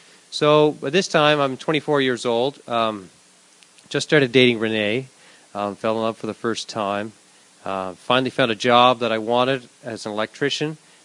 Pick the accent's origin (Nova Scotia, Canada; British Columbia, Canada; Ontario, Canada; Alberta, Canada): Nova Scotia, Canada; Little Narrows; And I'm from Little Narrows. I'll be fourth generation on the farm where we are.